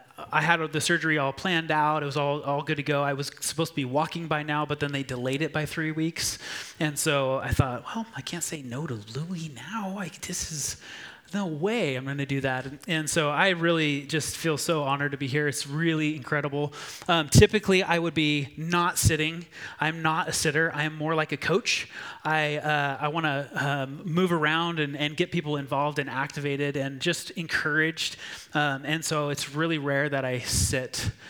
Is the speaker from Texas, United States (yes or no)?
no; Chico, California, United States; by the way, I'm from Chico. We've been pastoring there for 10 years.